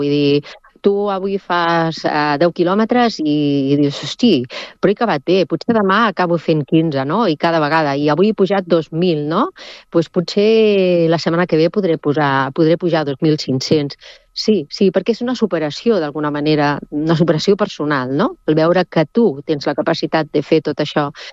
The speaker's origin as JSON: {"language": "Catalan", "town": "Sabadell", "region": "Catalonia", "country": "Spain", "tie": "born or raised there", "lives_now": "Castellar del Vallès, Spain", "said": "jo vinc de Sabadell i jo he viscut sempre, soc nascuda a Sabadell, eh? Fa 9 anys que estic a Castellar"}